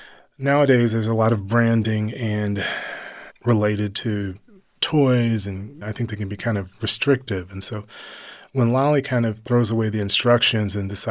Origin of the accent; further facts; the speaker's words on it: Missouri, United States; Well, I myself was born and raised in Missouri, but I've spent a lot of time in Harlem.